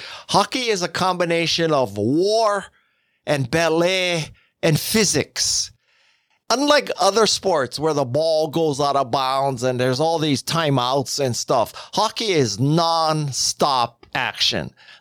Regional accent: Hawaii, United States; I'm from Hawaii. You would think that I would have learned how to surf.

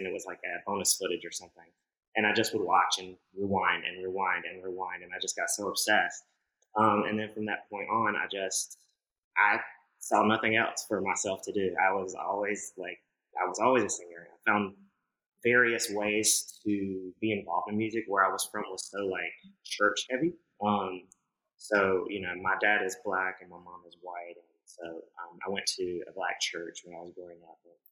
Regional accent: South Carolina, United States; Well, I grew up in South Carolina, and I really don't remember a time, as cliche as it sounds, that I was not like opening my big mouth and singing.

